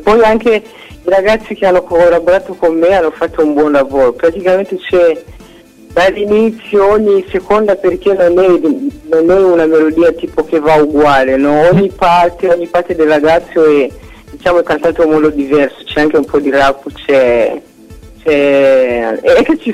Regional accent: Zanzibar, Tanzania; vengo dalla Zanzibar in Tanzania, Africa, un paese stupendo con il bellissimo mare, e vengo proprio da lì.

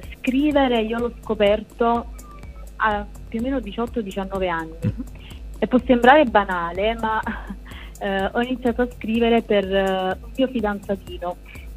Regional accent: Naples, Campania, Italy; è ambientato nella circonvicinanza di Napoli, perché io sono napoletana

